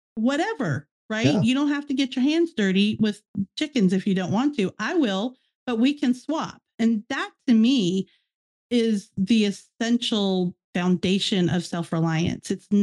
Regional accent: Mid-Atlantic, United States; now in Florida, United States; because, you know, I grew up in the Mid-Atlantic area.

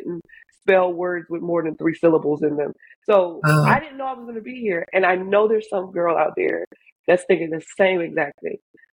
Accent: New Orleans, Louisiana, United States; Like, I'm from New Orleans, and you know that, you know, when it rains and there's water that goes into the trash can, New Orleans is floating down there somewhere in the bottom of that trash can. That's where I came from

